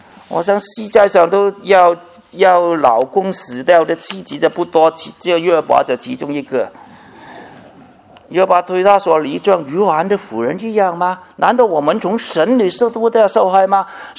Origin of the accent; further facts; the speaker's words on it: Hong Kong; 我小的时候在香港哈，我非常穷困哈，叫我跟我妈妈两个人呢相依为命。那个时候生活在香港啊，非常不容易。